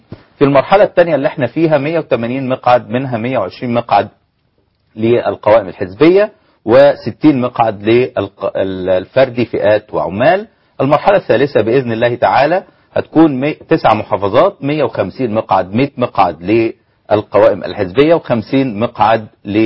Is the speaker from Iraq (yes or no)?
no; Egypt; أنا كوني مصري